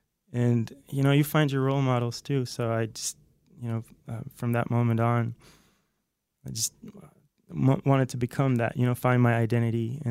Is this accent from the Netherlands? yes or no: yes; North Holland, Netherlands; now in Los Angeles, United States; I'm originally from the Netherlands, from this place outside Haarlem, which is close to Amsterdam.